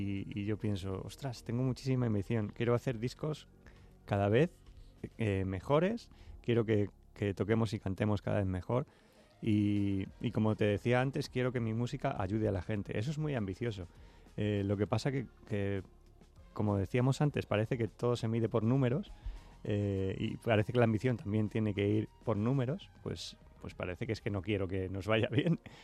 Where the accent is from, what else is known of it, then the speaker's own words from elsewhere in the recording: Aranjuez, Community of Madrid, Spain; Nací en Aranjuez y ahí me voy a quedar.